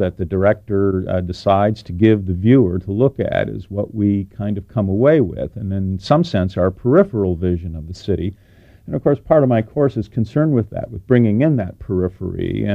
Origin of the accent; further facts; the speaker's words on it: New York, United States; now in California, United States; I grew up in New York, which is sort of a film capital, and then I moved to California